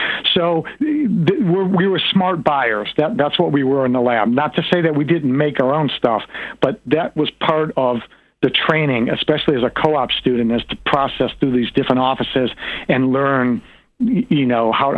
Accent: Detroit, Michigan, United States; I was from Detroit at the time, and honestly, Detroit was a mechanical town.

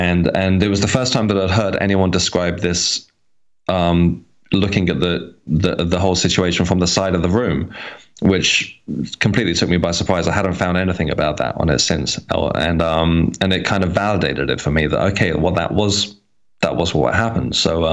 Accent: South East England, United Kingdom; I grew up on the Isle of Wight, which, as you know, is a very rural place at the south of England, and there wasn't that much to do.

